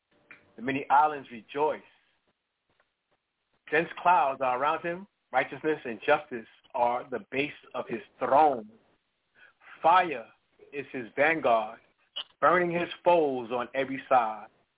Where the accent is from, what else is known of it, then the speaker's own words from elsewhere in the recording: Harlem, New York, United States; They told me, growing up in Harlem, we wasn't going to reach past 30.